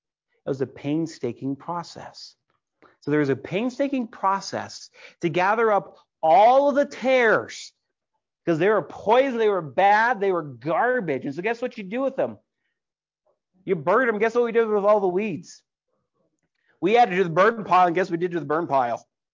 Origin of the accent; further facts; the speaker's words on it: California, United States; I've seen some wild mustard out in the field. I grew up in Central Valley.